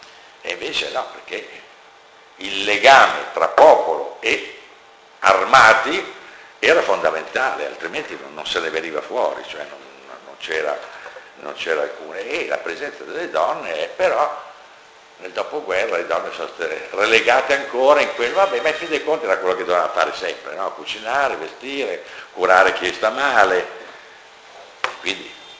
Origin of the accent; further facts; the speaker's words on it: Milan, Lombardy, Italy; io lo dico da milanese